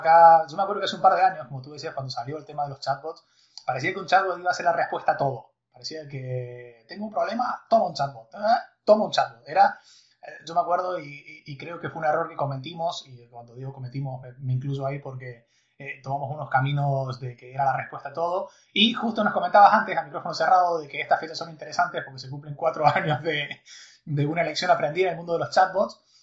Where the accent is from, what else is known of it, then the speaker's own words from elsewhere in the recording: Córdoba, Andalusia, Spain; soy de Córdoba, pero de la buena, de la original.